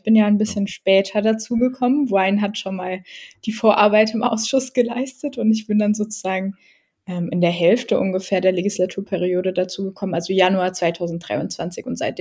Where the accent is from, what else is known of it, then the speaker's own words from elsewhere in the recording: Losheim am See, Saarland, Germany; Das ist nämlich meine Region, mein Bundesland, wo ich herkomme. Genauer gesagt aus Losheim am See.